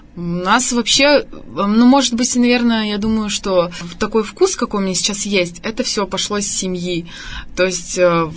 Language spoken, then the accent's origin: Russian; Armenia; И я, как армянка, я армянскую песню выбрала все-таки.